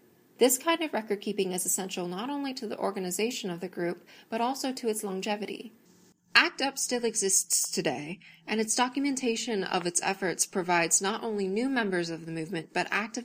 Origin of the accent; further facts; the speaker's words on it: United States; because I am an American preparing to live under a regime